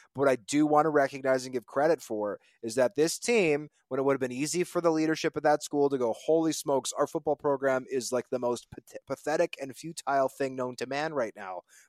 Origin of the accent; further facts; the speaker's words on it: Winnipeg, Manitoba, Canada; growing up in Winnipeg playing peewee football.